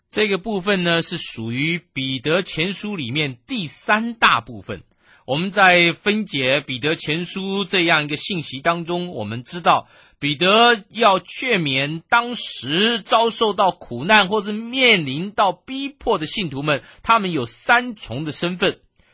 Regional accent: China; 在我们中国人当中也会有这种情况

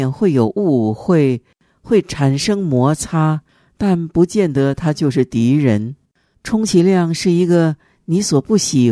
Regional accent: China; 但咱们中国人可不会这么笨，我们自古以来就是宽大，就是能够容忍，这是我们中国人的美德。

